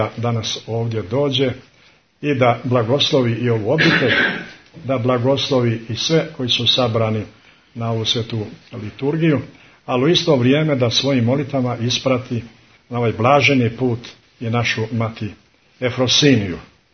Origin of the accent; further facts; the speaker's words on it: Montenegro; Dolazim iz Crne Gore